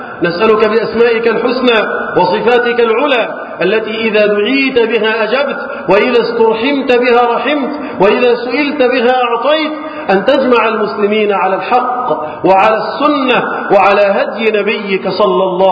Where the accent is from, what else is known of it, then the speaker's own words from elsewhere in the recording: Egypt; احفظ بلدنا مصر من الفتن